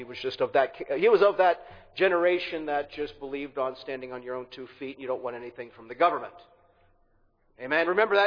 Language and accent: English; Cincinnati, Ohio, United States; So I'm from Cincinnati, Ohio. My wife is from Columbia, Tennessee, and I was kind of a second, maybe a first, second, third generation Christian.